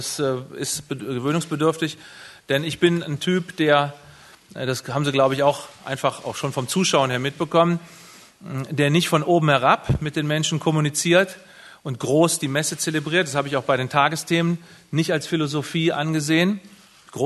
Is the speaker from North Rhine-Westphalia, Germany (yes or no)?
yes; North Rhine-Westphalia, Germany; Als ich so heranwuchs in Nordrhein-Westfalen, habe ich mich nicht als Nordrhein-Westfale gefühlt. Ich habe mich als Rheinländer gefühlt. Und ich fühle mich mittlerweile als Nordrhein-Westfale